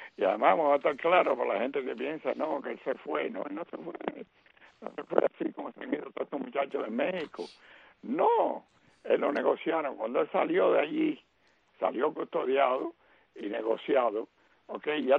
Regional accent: Cuba; Yo como atleta lo respeto, y como cubano también

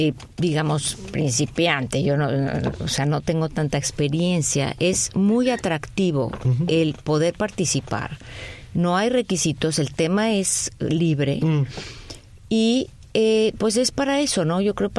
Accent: Mexico City, Mexico; moved away as an adult; also born or lived in California; now in Miami, United States; Yo nací en la Ciudad de México. Viví ahí hasta los 27 años, donde me mudé a California primero, 10 años, y llevo ya 22 años en Miami.

